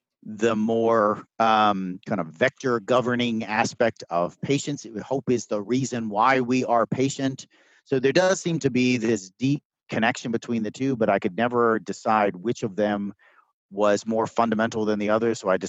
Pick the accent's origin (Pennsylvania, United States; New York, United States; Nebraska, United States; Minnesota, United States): Pennsylvania, United States; I'm an Appalachian hillbilly. So I am a product of Western Pennsylvania. My dad was a coal miner and my grandparents were both coal miners.